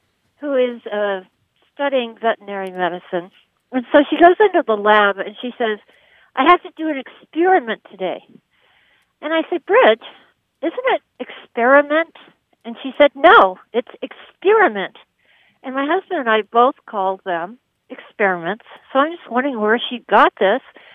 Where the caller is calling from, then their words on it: Big Sky, Montana, United States; Big Sky, Montana.